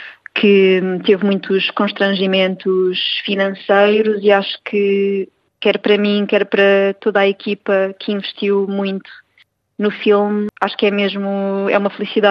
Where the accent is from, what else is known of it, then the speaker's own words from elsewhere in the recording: Setúbal, Portugal; nasci e cresci em Setúbal e, portanto, a Serra da Arrábida é um espaço que eu habitei desde que nasci